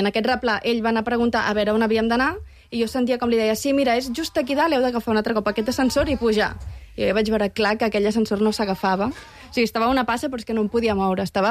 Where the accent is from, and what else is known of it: Sant Pol de Mar, Catalonia, Spain